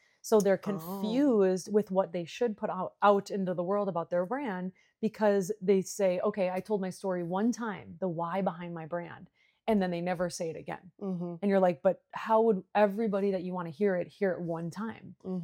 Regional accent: Minnesota, United States; I'm from Minnesota, so this was just the example.

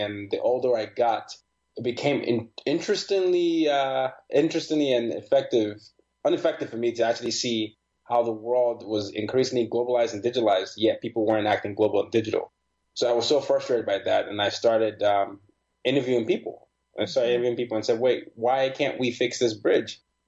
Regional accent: Nigeria; You know, my background is I'm a Nigerian and I grew up as the son of a diplomat.

